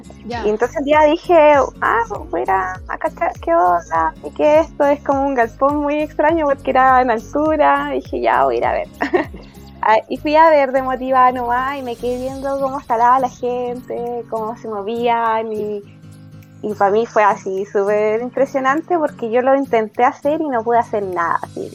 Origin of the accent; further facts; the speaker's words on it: Coyhaique, Aysén, Chile; also born or lived in Santiago; yo soy de Coyhaique, nací acá. Luego me fui a estudiar a Santiago. 8 años estuve allá y allá conocí la escalada.